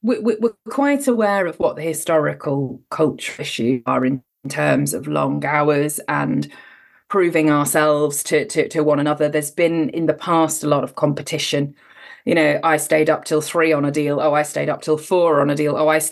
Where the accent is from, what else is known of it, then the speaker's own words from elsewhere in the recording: England, United Kingdom; accent: Cambridge; I got bullied for my accent because I lived in the north, but I'd been born in the south with a Cambridge accent, and living in the north, they didn't like that.